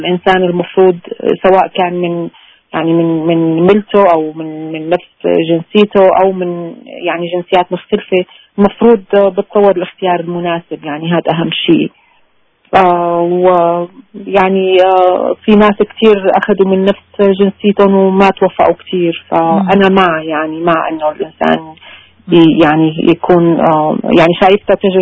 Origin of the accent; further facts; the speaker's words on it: Syria; أنا سورية